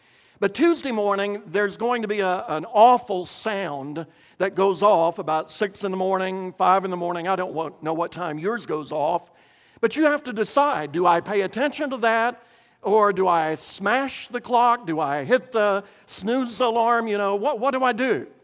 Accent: Kentucky, United States; as we used to say when I was growing up in Kentucky, that's a mouthful.

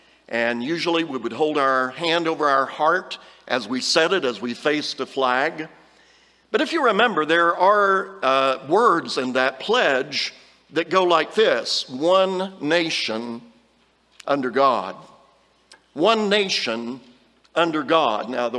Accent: United States; I'm an American. I'm happy to be just an American.

